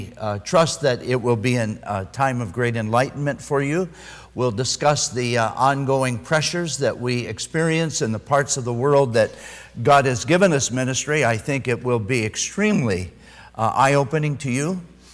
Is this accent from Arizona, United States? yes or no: no; Detroit, Michigan, United States; and I'm from the Detroit area, you know, so I'm kind of on this, you know, hyped up energy and all of that.